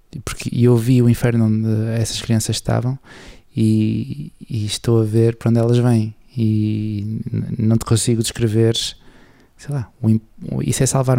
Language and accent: Portuguese; Portugal; nós somos do Porto e os outros são do Benfica, mas depois para a semana isto já muda tudo e somos todos portugueses